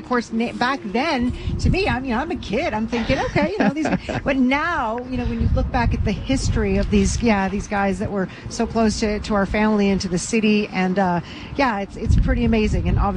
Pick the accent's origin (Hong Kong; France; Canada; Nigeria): Canada; Ottawa, Ontario; Born and raised in Ottawa